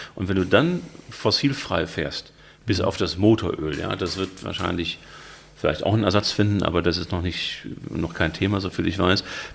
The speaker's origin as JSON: {"language": "German", "region": "Hamburg", "country": "Germany", "said": "kannte ich als Hamburger gar nicht."}